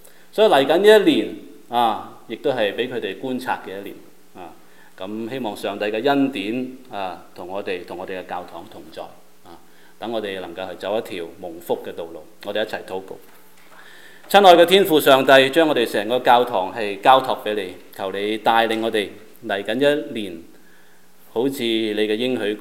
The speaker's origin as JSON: {"language": "Cantonese", "country": "China", "said": "因为我们是中国人，他不能够放胆讲"}